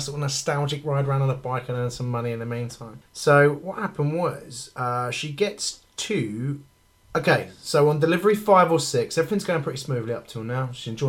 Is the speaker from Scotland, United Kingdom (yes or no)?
no; Cambridge, East of England, United Kingdom; I know I come from Cambridge where cycling is practically genetic